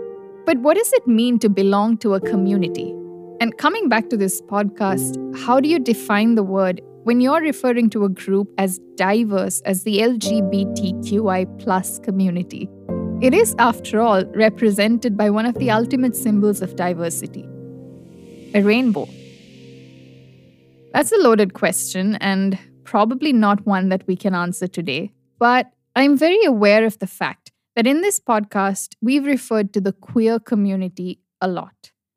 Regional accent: Sri Lanka; I grew up in Sri Lanka, a country which was plagued by ethnic conflict.

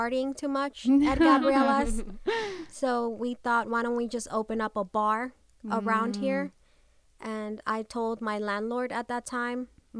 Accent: McAllen, Texas, United States; also born or lived in Michoacán, Mexico; now in Austin, United States; I was born in Michoacán. I moved to Texas when I was about 5 years old. I grew up in the Valley, McAllen, Texas. And middle school, I moved here to Austin. So I've been here in Austin for over 30 years now.

